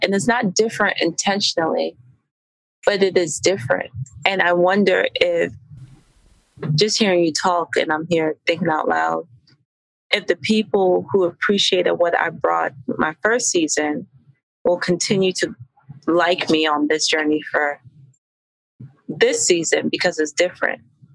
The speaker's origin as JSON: {"language": "English", "country": "Nigeria", "said": "yes, I'm Nigerian, but it's my Nigerian culture and heritage that has pushed me to do all of these things simultaneously."}